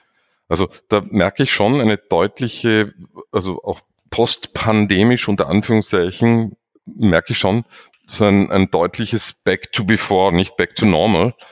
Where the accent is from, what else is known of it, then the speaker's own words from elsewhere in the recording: Austria; da war dann plötzlich alles dicht bei uns in Österreich